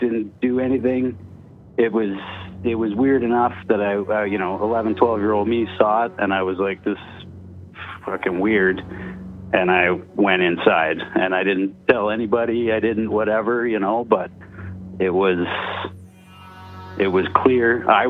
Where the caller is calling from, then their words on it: North Bay, Ontario, Canada; in North Bay.